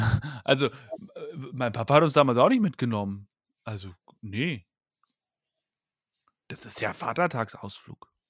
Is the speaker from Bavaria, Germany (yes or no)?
yes; Bavaria, Germany; Wetter ist jetzt auch nicht so prickelnd, aber da muss man einfach durch, auch als Bayer und als Mann.